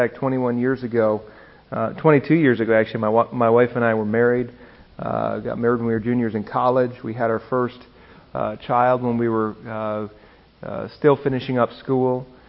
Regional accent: Wisconsin, United States; moved away; Some of you might have detected a bit of an accent. That's because I'm from Wisconsin. It makes me a cheesehead. 15 years ago, my family and I came down from Wisconsin to work full-time for the Family Foundation.

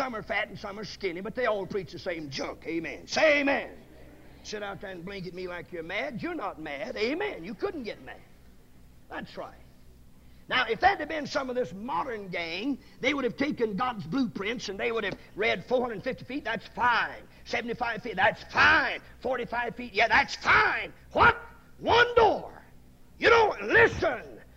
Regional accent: the South, United States; I'm a Southerner, born South, live in South, raised in South.

